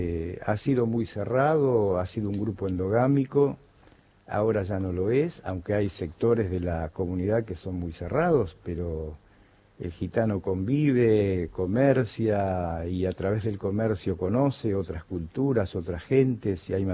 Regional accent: Argentina; somos argentinos

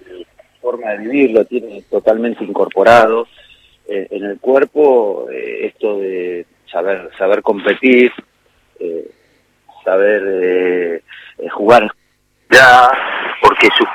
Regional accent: Argentina; soy argentino

